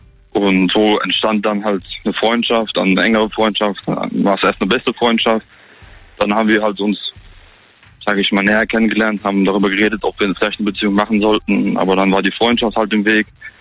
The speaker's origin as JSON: {"language": "German", "town": "Bad Dürkheim", "region": "Rhineland-Palatinate", "country": "Germany", "said": "Ich komme aus Bad Dürkheim."}